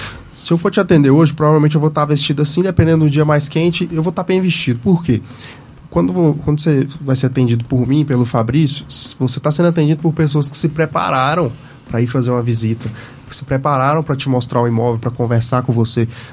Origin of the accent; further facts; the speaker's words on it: Luziânia, Goiás, Brazil; now in Brasília, Brazil; Quando eu vim, sou do interior de Goiás, de Lusiânia, quando eu vim trabalhar em Brasília